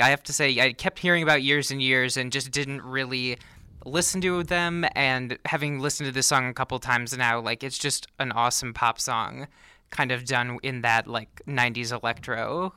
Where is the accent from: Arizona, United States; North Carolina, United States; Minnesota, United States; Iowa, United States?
Minnesota, United States; I'm originally from Minnesota